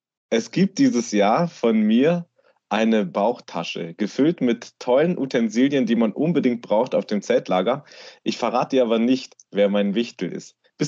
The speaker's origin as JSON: {"language": "German", "region": "Hamburg", "country": "Germany", "said": "Bei uns in Hamburg kommt nämlich der Weihnachtsmann und nicht das Christkind."}